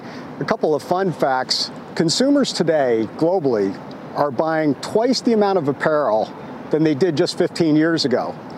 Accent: San Francisco, California, United States; Welcome to San Francisco, my hometown.

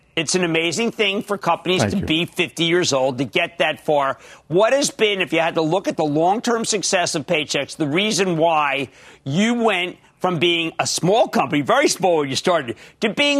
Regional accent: New Jersey, United States; Hey, why don't we go to Ann in my home state of New Jersey?

